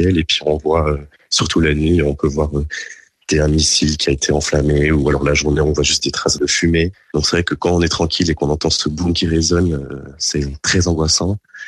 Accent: Switzerland; même si j'ai grandi en Suisse toute ma vie, j'ai un passeport français

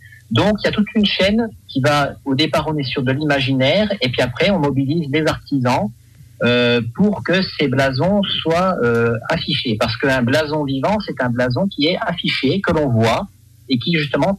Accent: France; Alors, moi, je suis français

